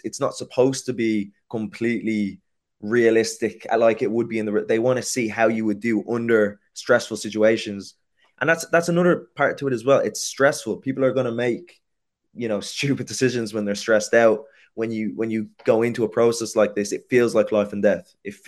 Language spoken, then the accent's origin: English; Castleknock, Leinster, Ireland; Obviously, I grew up in Castleknock, where majority of the people I went to school with were white.